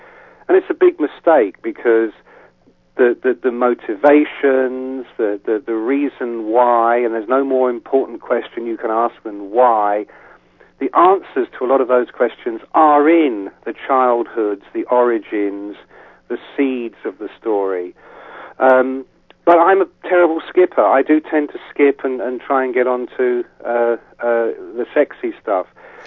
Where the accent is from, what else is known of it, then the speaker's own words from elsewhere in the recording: England, United Kingdom; because I come from England.